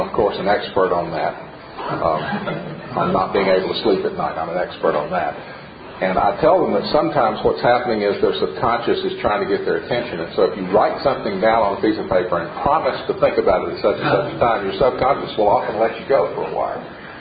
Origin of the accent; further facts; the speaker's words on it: Tennessee, United States; When I was growing up in Tennessee, I heard that sermons always had the number of points they have.